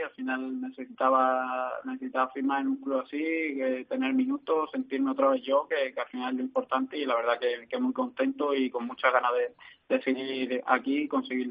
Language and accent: Spanish; Seville, Andalusia, Spain; soy de Sevilla y lo conozco bien